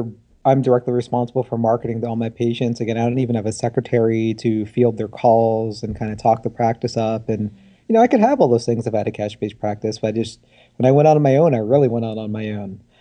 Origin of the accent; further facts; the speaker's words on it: United States; especially by PTs in my home country in the good old US of A.